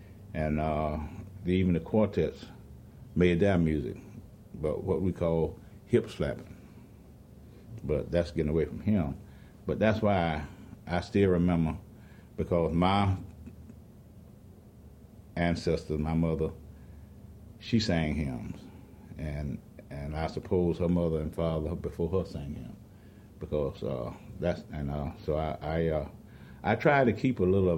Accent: Madison, Florida, United States; also born or lived in Plant City; I was born in Plant City, Florida, and I grew up in Madison, Live Oak, and Suwannee County, and Madison County.

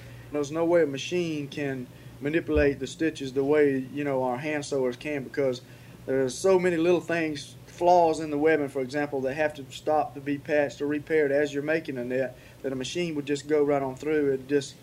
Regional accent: Fernandina Beach, Florida, United States; born there; I was born in Fernandina Beach, Florida, in October 2nd, 1951.

